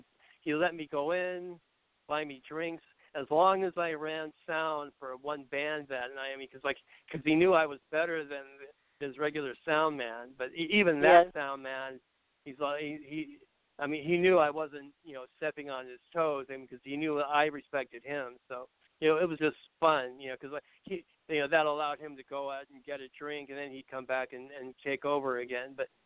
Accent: San Diego, California, United States; and I came from San Diego, where the musician, you know, it was just like there was a buzz.

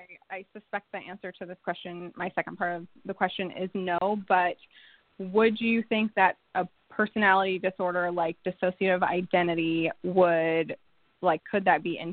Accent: Alaska, United States; I do. I was born and raised here, and I mean, it's a little chilly out, but I can't complain.

